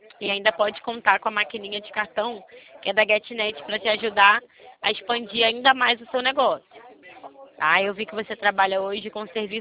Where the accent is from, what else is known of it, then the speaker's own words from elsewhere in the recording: Rio de Janeiro, Brazil; Não, não, eu sou carioca, senhor.